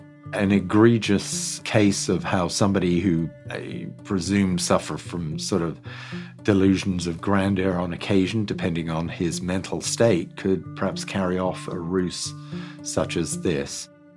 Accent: England, United Kingdom; I grew up in England, rural community, on a dairy farm

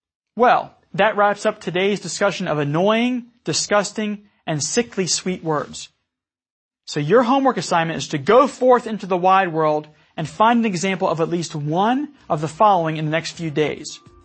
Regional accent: Ireland; and being Irish, I'm partial to this next word, a Donnybrook.

